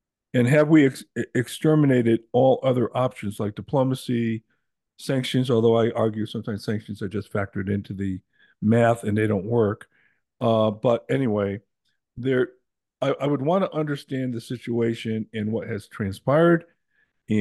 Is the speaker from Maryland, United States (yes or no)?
no; Glastonbury, Connecticut, United States; Now, I'm going in a big battle right now with people up in Connecticut in my hometown of Glastonbury